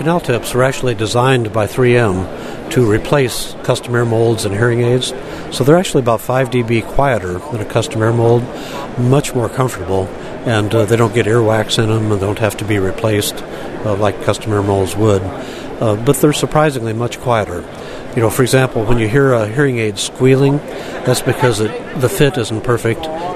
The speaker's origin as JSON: {"language": "English", "region": "Minnesota", "country": "United States", "said": "Of course, I'm from Minnesota, so we're not familiar with that heat."}